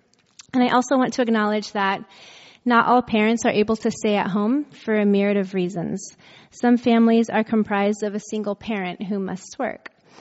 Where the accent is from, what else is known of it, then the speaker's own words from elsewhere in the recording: Florida, United States; So a little bit more about myself. I grew up in Florida, went to Southern Adventist University, studied religious studies and biology, moved on from there and went to Loma Linda.